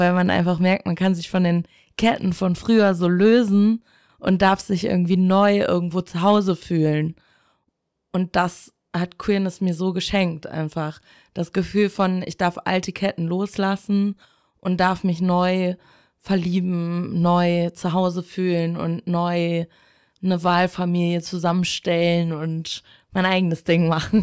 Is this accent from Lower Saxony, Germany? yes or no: no; Ahrensburg, Schleswig-Holstein, Germany; Schwierig auf jeden Fall. Also weil es ist so eine Kleinstadt, viele Leute kennen sich so untereinander